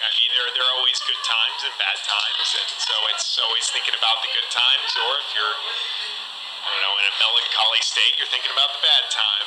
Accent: Indianapolis, Indiana, United States; also born or lived in New York / Louisville; now in Nashville, United States; I was born in New York and lived there for about a year and a half, and then Louisville, I was there until about second grade, and then moved to Indianapolis.

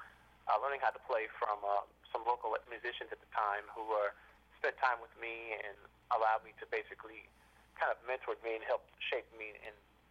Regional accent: Illinois, United States; also born or lived in Iowa; I grew up in Illinois and Iowa, and the area that I was from was in an area that was situated about 5 hours from Minneapolis and 2 hours from Chicago

